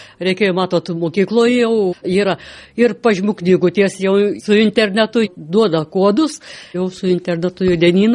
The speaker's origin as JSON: {"language": "Lithuanian", "town": "Gineikiai", "region": "Tauragė County", "country": "Lithuania", "said": "Aš iš Gineikiuose, Gineikiuose yra biblioteka."}